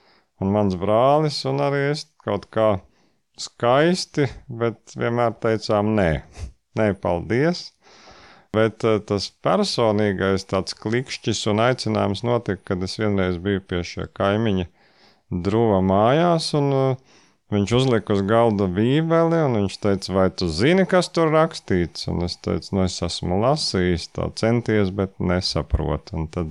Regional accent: Vidzeme, Latvia; Viņa ir no Latgales, un es esmu no Vidzemes, un šobrīd mēs dzīvojam Kurzemē

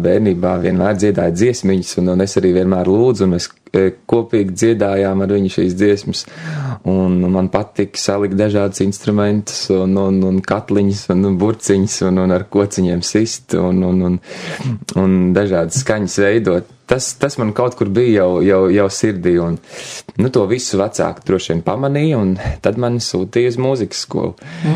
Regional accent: Jēkabpils Municipality, Latvia; Es nāku no Jēkabpils rajona. Rites pagasts, tā ir pati Lietuvas pierobeža, burtiski no lauku mājām, tas ir 1,5 km līdz robežai, un tad Lietuvas pierobeža tā ir.

